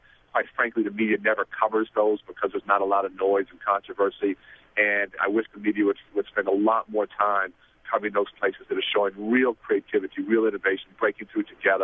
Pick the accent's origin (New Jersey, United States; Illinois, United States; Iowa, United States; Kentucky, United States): Illinois, United States; Chicago; Well, obviously, I'm from Chicago and have good friends on every side of that issue.